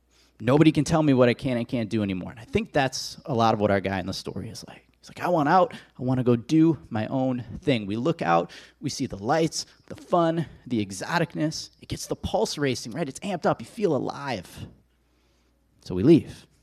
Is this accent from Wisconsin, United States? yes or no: yes; Watertown, Wisconsin, United States; now in Madison, United States; I moved from Watertown, Wisconsin, which is about 45 minutes from here, and I moved to Madison in 2004 to go to college.